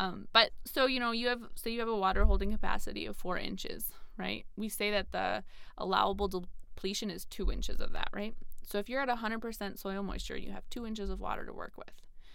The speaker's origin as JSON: {"language": "English", "town": "Shoreview", "region": "Minnesota", "country": "United States", "tie": "born or raised there", "said": "So then I grew up down in Shoreview, but my aunt and uncle farm in Rolog."}